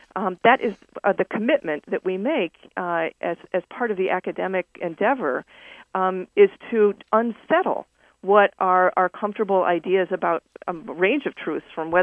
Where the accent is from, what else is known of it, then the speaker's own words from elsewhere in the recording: Chicago, Illinois, United States; I grew up in Chicago. I thought this would be great to go back.